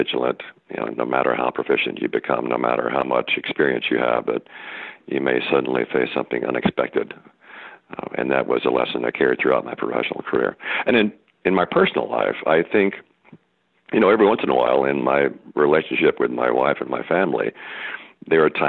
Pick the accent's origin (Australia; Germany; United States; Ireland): United States; Texas; now in San Francisco, United States; I grew up in North Texas, but lived all over the country during my Air Force service. But, you know, the West is where we call home.